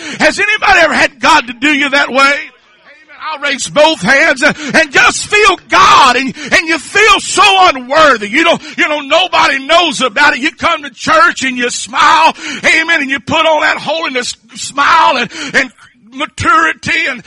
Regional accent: Kentucky, United States; maybe it's because I'm from Kentucky, I don't know.

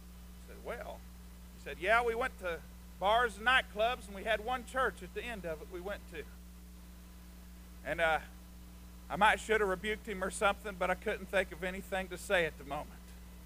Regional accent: Arkansas, United States; and I talked to a man at a guitar center. And just talking to him there, he worked, and told him I was from Arkansas.

